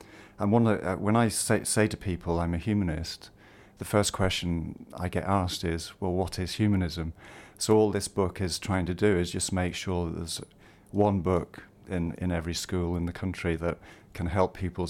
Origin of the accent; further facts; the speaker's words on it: Northern Ireland, United Kingdom; I grew up a Catholic in Northern Ireland, and I probably realised I was an atheist quite young, at about 12 or 13